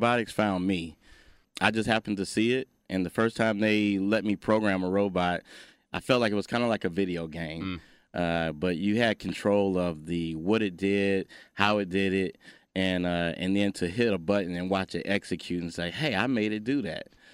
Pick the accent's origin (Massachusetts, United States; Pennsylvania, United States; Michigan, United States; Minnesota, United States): Michigan, United States; Detroit; growing up in Detroit, Michigan, I had never known an engineer, didn't know what engineers did.